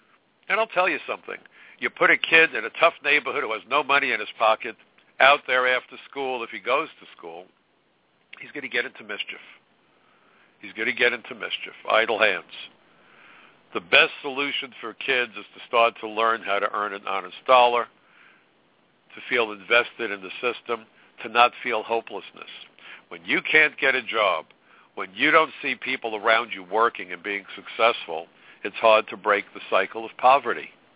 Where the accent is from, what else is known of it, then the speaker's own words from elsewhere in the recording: Brooklyn, New York, United States; I'm a Democrat from Brooklyn